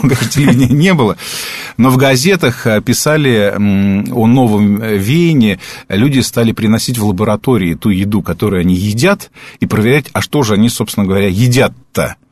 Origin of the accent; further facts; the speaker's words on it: Moscow, Russia; Да, ну, я коренной москвич. Мне проще писать. Я помню еще ту Москву